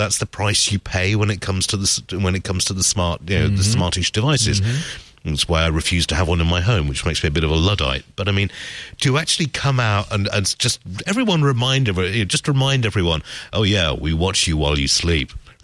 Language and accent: English; United Kingdom; Oh, no, hang on, I'm British. Damn. Okay, I still feel European, you know.